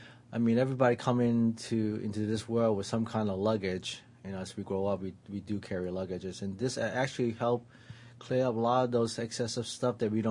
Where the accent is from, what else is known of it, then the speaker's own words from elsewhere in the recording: San Diego, California, United States; I'm from San Diego.